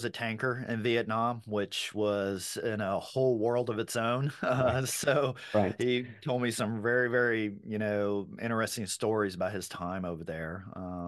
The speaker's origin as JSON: {"language": "English", "region": "Florida", "country": "United States", "tie": "born or raised there", "said": "I always remember having a big garden growing up in Florida in the backyard."}